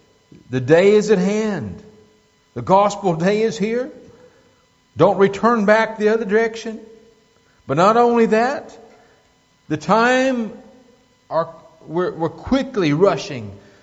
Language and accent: English; Kansas, United States; Well, I was raised up in Kansas.